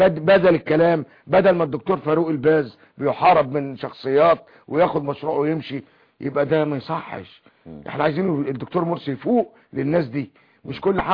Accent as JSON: {"language": "Arabic", "country": "Egypt"}